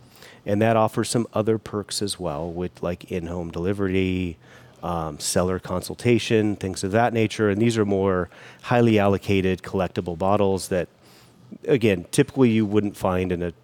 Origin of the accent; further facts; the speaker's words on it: Iowa, United States; listen, brother, I'm from Iowa originally.